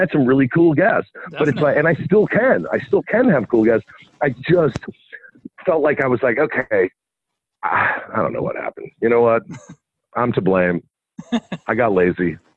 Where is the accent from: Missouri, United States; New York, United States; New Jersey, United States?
New Jersey, United States; No, you know, I'm from Jersey. My father lives out there, and my brother is out there.